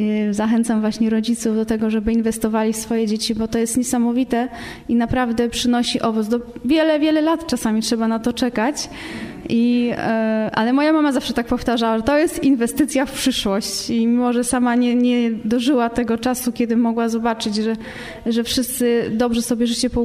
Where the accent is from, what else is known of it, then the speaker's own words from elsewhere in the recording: Silesian Voivodeship, Poland; Moi rodzice byli wierzący, gdy przyszłam na świat. Pochodzę z okolicy Śląska Cieszyńskiego, z tak zwanego zagłębia protestantyzmu. I właśnie moi rodzice byli członkami kościoła ewangelicko-augsburskiego